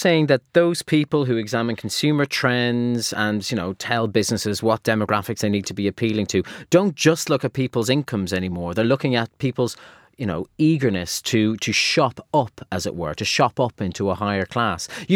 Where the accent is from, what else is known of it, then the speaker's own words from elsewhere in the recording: Ireland; now in United Kingdom; I mean, one thing that struck me as an Irishman who's come to live in the UK